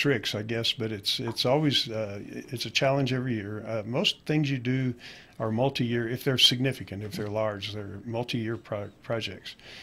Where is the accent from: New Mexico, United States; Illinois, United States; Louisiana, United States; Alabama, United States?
New Mexico, United States; I was born and raised in Santa Fe County.